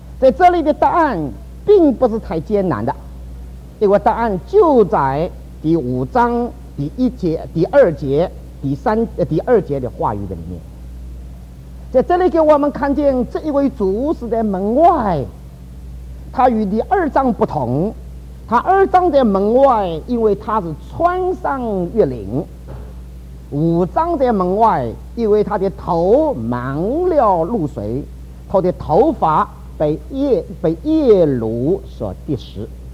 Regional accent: Shanghai, China; 我们上海人是买关子啊

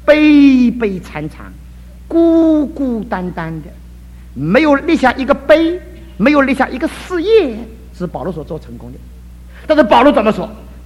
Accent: China; 我们还是中国人，中国人同乡，还是同学，越过越小，越过越小。

